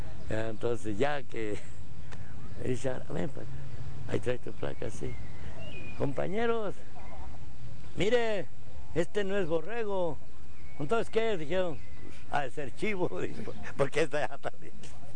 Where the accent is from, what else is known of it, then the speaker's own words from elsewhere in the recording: El Salvador; Yo soy del Salvador, sí.